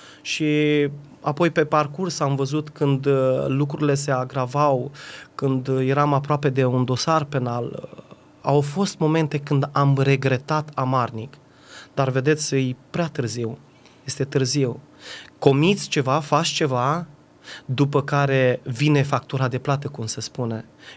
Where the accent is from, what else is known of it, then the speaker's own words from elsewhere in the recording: Iași, Iași County, Romania; Provin dintr-o familie de creștini ortodoxi, vin din zona Moldovei, din Iași